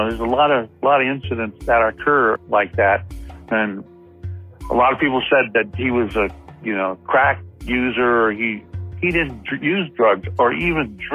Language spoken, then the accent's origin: English; Compton, California, United States; And he trusted me because I grew up in Compton.